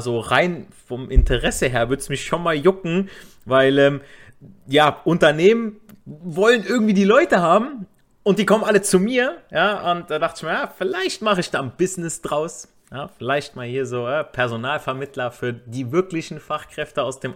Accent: Italy; so mache ich ja auch von mir selber als Italiener

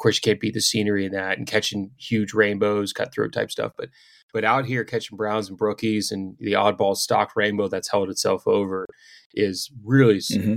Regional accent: Pennsylvania, United States; the national lead for Huntworth Gear out of Pittsburgh. So right here in my home state.

